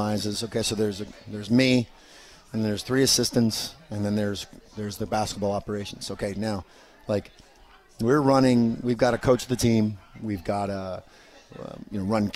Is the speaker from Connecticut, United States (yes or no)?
no; Indiana, United States; But, you know, I'm from Indiana, so.